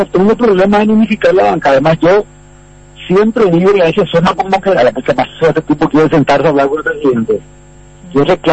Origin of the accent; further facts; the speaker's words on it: Paraguay; como ciudadano paraguayo